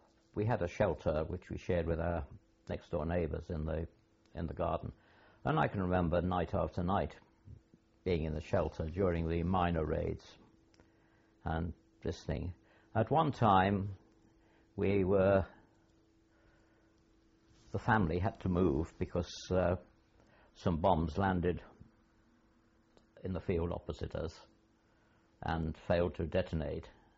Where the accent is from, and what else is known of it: Whitley Bay, North East England, United Kingdom; born or raised there; also born or lived in Coventry